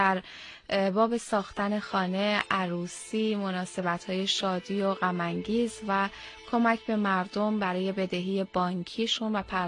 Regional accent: Khuzestan, Iran; از خوزستان هستم.

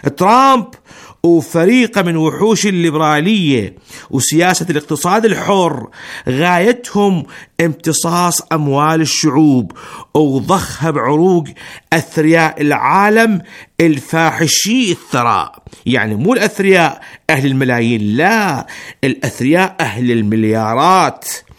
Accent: Iraq; now in Iran; أنا كعراقي مقيم بالجمهورية الإسلامية

